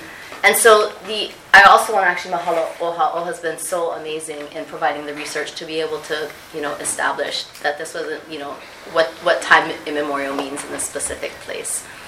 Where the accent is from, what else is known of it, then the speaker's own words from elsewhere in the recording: Hawaii, United States; I'm actually from Kauai, so these are my peeps.